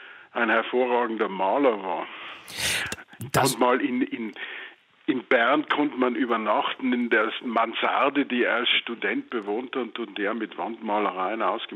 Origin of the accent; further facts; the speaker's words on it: Landeck, Tyrol, Austria; dass mein Heimatort zum ersten Mal in der Weltliteratur auftaucht, weil in Dürrenmatts Buch vom Winterkrieg in Tibet besiegen die Schweizer die Russen in Landeck.